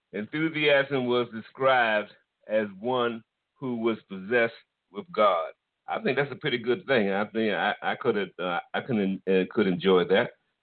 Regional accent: East Coast, United States; I'm from the East Coast, so I'm really appreciating this a lot.

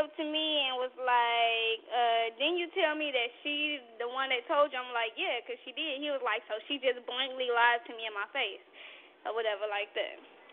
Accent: Gary, Indiana, United States; So I had to, you know, show, like, I'm from Gary.

